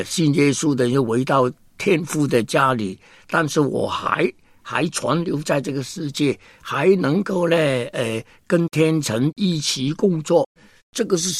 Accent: China

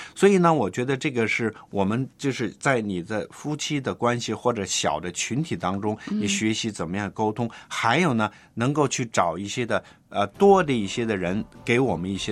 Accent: China; 对，其实我们中国人呢，就是很少有这种

